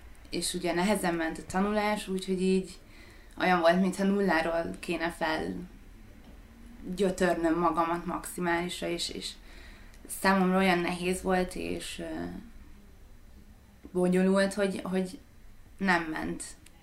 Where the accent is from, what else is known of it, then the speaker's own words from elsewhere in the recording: Kiskunhalas, Bács-Kiskun, Hungary; born there; now in Budapest, Hungary; Kiskunhalason születtem, 94-ben, ez sokat fog segíteni, hogy el tudjatok képzelni. Budapesten élek 10 éve